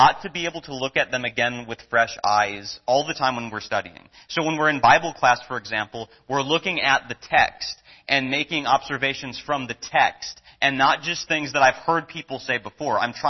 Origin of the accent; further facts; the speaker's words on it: Philadelphia, Pennsylvania, United States; But yeah, I'm from Philly. Go Eagles, Barry.